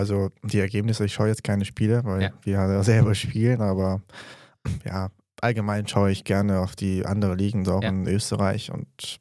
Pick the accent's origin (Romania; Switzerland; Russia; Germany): Romania; Transylvania; 24 Jahre alt und ich komme ursprünglich aus Transsilvanien. Das ist in Rumänien, da wohnt die ungarische Minderheit und von da komme ich her.